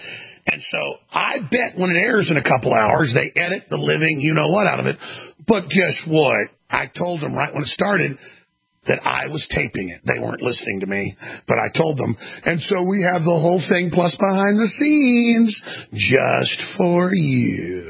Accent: Texas, United States; I'm from Texas, bitch. There's still some Texans left.

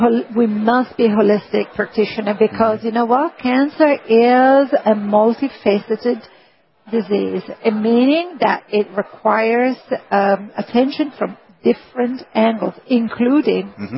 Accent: Milan, Lombardy, Italy; now in Gold Coast, Australia; I am from Milan. I'm an oncologist, an integrative oncologist. I work in Australia on the Gold Coast.

